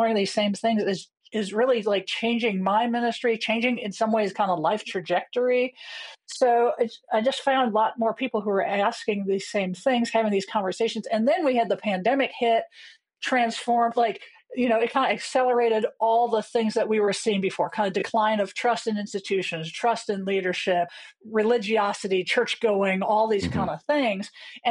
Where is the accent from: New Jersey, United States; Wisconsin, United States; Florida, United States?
Wisconsin, United States; now in Denver, United States; I'm coming from Denver and you're in Madison, my home state.